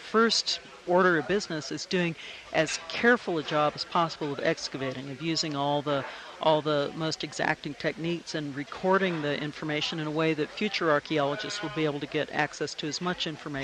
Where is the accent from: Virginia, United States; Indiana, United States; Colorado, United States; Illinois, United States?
Indiana, United States; Bloomington; I'm from Bloomington, Indiana, and the ice sheets at the height of the last ice age stretched to within 10 miles of where I live today.